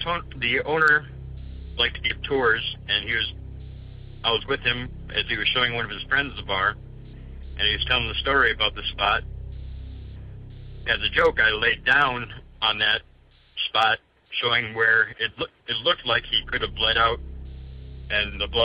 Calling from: Wisconsin, United States; I'm calling from Wisconsin.

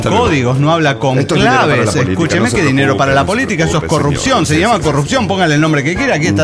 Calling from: Arica, Arica y Parinacota, Chile; de Arica, Chile.

